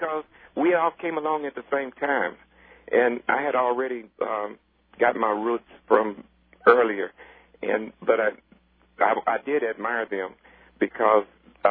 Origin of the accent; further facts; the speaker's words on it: San Antonio, Texas, United States; We're from here in San Antonio, Texas, born and raised.